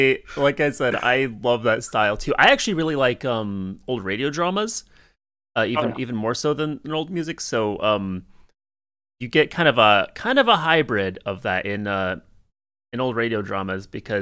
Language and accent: English; United States; accent: American; Hearing myself say Bertie Wooster in my American accent is challenging.